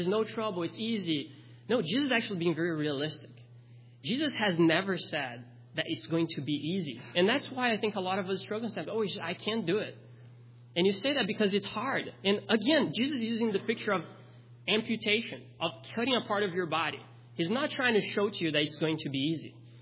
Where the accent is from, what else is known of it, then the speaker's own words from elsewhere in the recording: Brazil; I grew up in Brazil.